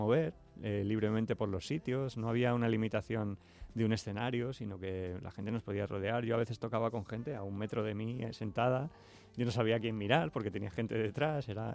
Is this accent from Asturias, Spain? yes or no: no; Aranjuez, Community of Madrid, Spain; Nací en Aranjuez y ahí me voy a quedar.